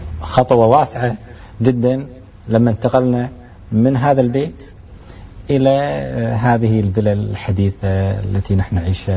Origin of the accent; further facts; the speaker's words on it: Kuwait City, Capital Governorate, Kuwait; من مواليد الكويت، بالميلاد يعني راح أعطيكم 1967، وطبعا ولدت في الكويت في الحي القبلي. أعتقد أنا من أواخر المواليد التي تمت في الحي القبلي، وهو الأحياء القديمة اللي في الكويت.